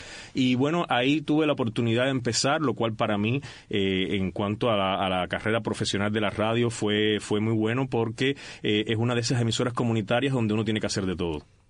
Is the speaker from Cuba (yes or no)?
yes; Gramonte, Matanzas, Cuba; No, soy de Matanzas, de un poblado de Matanzas que se llama Gramonte, en el municipio de Jagüey Grande, por allá, por donde está aquel plan de escuelas al campo